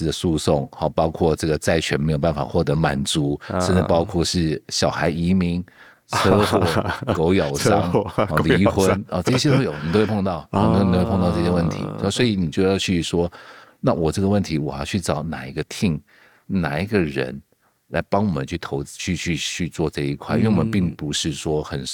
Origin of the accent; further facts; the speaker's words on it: Taiwan; moved away as an adult; also born or lived in United States; 我觉得台湾就是我不是从小就在美国长大